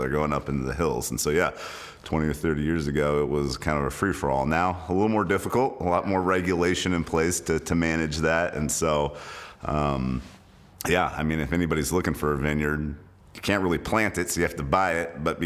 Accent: Yountville, California, United States; And so, yeah, growing up in Yountville in the 80s and 90s, it's a small town. It's, you know, less than 2 miles long and less than a mile wide, and there were plenty of kids and neighborhoods and families.

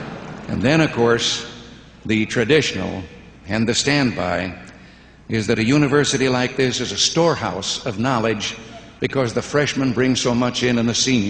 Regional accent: Illinois, United States; Growing up in Illinois, I was influenced... I was influenced by a sports legend so national in scope that it was almost mystical.

